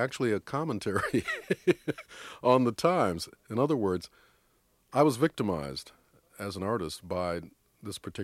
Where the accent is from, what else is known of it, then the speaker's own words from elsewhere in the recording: United States; I'm from the States, and I'm from a place that produced wonderful James Baldwin and Richard Wright and … jazz and all